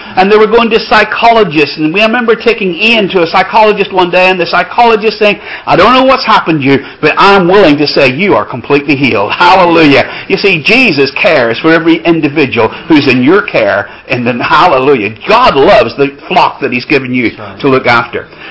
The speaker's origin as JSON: {"language": "English", "region": "Northern Ireland", "country": "United Kingdom", "tie": "born or raised there", "said": "as a young lad growing up in Northern Ireland. I was born near Belfast. I got born again at the age of 11 in a Baptist church."}